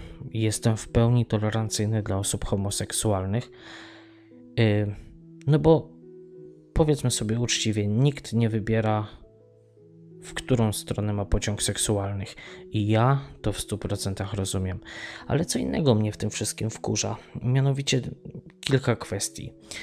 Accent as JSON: {"language": "Polish", "town": "Tarnów", "region": "Lesser Poland", "country": "Poland", "tie": "born or raised there", "said": "Ja wychowałem się w Tarnowie, w dzielnicy Mościce"}